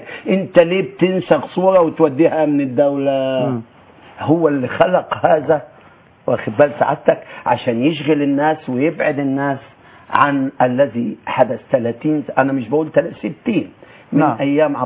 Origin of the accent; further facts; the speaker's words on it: Egypt; انا كمصري مفروض كمسيحي مواطن